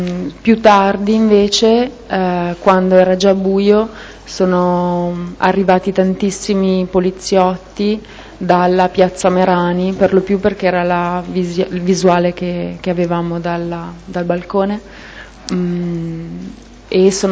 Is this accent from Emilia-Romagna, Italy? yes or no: no; Milan, Lombardy, Italy; born there; sono nata a Milano il 9 maggio del 1978.